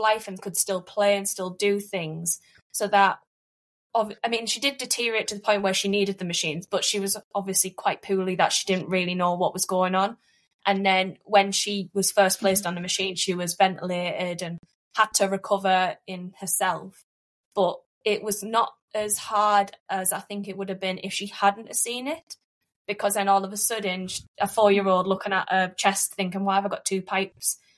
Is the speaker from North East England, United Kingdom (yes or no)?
yes; Middlesbrough, North East England, United Kingdom; So one of us is with Evie for 3 days and then one of us goes back home, because we're from Middlesbrough, so we're not too far away